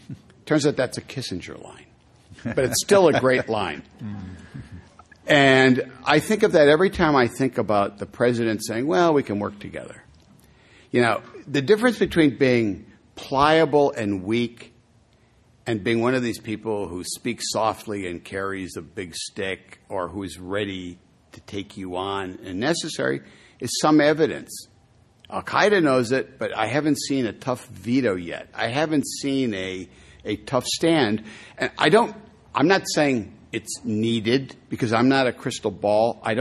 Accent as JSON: {"language": "English", "region": "Wisconsin", "country": "United States", "tie": "born or raised there", "said": "I think it's actually, in this economy, extraordinary that even in my home state, Wisconsin, the pro-union vote got 47%."}